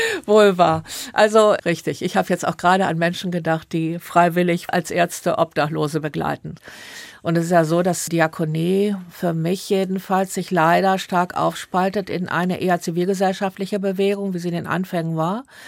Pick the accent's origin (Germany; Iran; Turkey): Germany; Neviges, North Rhine-Westphalia; In mir steckt das Rheinisch-Bergische, beides eigentlich. Ich bin ein Kind gewesen in Neviges, zur Schule gegangen in Wuppertal.